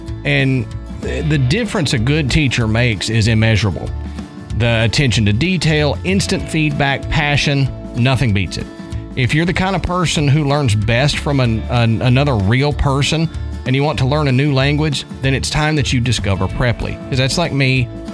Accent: Texas, United States; also born or lived in Tennessee; I used to know Spanish when I lived in Texas originally. Growing up in Texas, you just kind of absorb it. And so I was fairly well bilingual. Well, I lived in Tennessee for 15 years, and I forgot most of it.

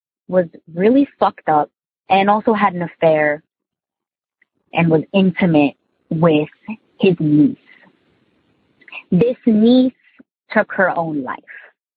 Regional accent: New Jersey, United States; Hey, Tony and the gang. I'm from Jersey.

